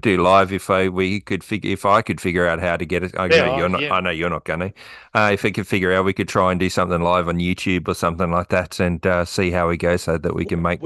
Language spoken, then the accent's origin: English; Tasmania, Australia; our biggest number of downloads seems to come from my home state now, Tasmania.